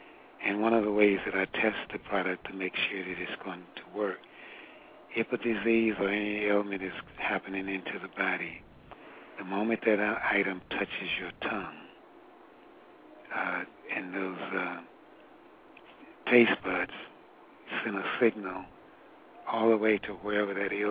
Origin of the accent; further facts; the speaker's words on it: Tennessee, United States; also born or lived in Georgia; Yeah, I was born in Georgia, raised in Tennessee.